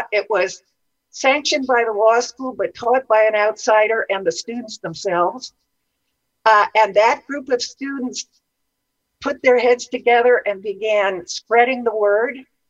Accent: California, United States; I was born in California and grew up in the mountains, and so this was my first big trip to the other coast.

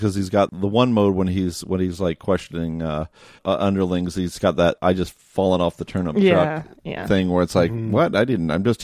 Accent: Toledo, Ohio, United States; And I grew up outside of Toledo as well, which isn't Flint, but wasn't immune to its own hardships with regard to blue collar labor.

